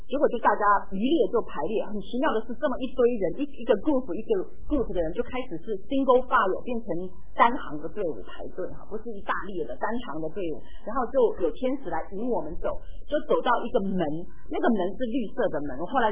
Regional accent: Taiwan; 那上课的时候我们从台湾来的话就是一张长桌子

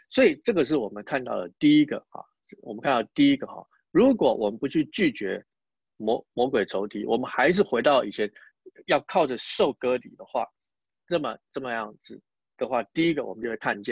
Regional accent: Taiwan; 外邦人像以前我是从台湾来的嘛，那以前在台湾的话

